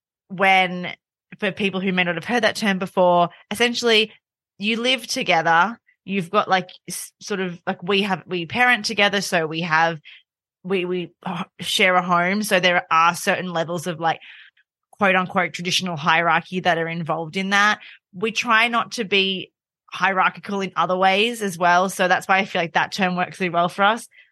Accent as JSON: {"language": "English", "town": "Sydney", "region": "New South Wales", "country": "Australia", "said": "I'm from Sydney, so I don't have family here."}